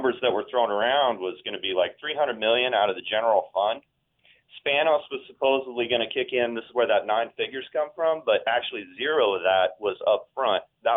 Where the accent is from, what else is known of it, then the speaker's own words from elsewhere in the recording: San Diego, California, United States; born there; I was born in San Diego. And me and my family grew up Chargers fans because they were the San Diego Chargers.